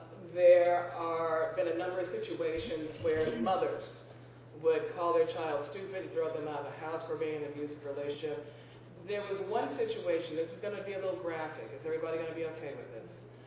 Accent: Cleveland, Ohio, United States; I'm glad I'm from Cleveland.

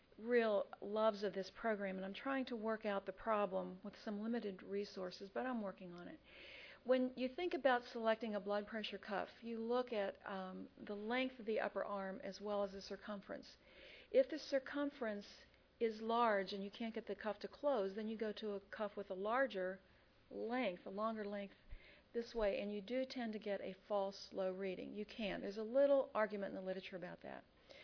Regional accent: West Virginia, United States; except that we're from West Virginia, so we're working on that.

